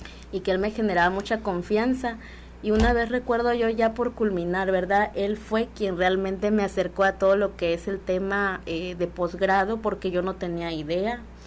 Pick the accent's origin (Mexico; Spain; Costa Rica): Mexico; Oaxaca; first language Mixtec; Spanish is a second language; fue en mi lengua materna, que es el mixteco alto de Oaxaca.